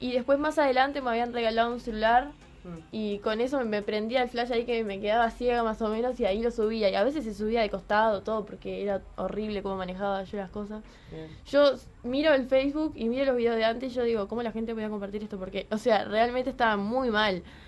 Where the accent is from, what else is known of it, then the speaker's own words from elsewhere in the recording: Uruguay; vengo de Uruguay.